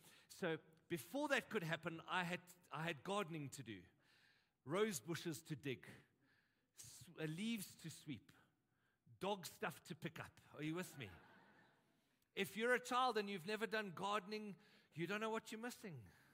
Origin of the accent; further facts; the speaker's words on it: Western Cape, South Africa; I grew up in the Cape area.